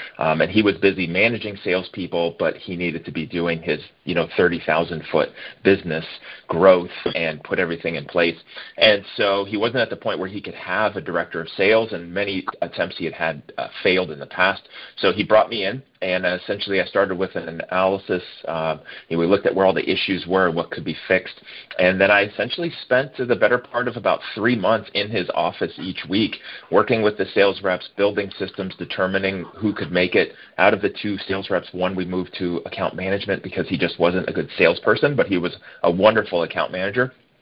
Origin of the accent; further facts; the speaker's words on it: California, United States; I live in California, about an hour north of San Francisco. I grew up in the Bay Area. I'm pretty much a West Coast guy.